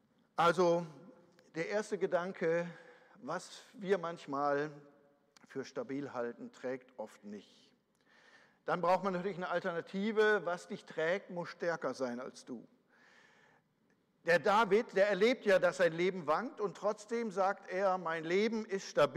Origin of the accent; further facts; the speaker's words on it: North Rhine-Westphalia, Germany; born there; Ich bin im Ruhrgebiet geboren.